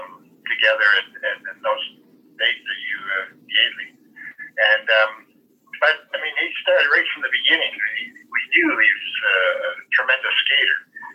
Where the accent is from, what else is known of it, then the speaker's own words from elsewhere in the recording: Oakville, Ontario, Canada; I mean, I was born and raised in Oakville here. We probably had 16,000 people in this little town that I grew up in.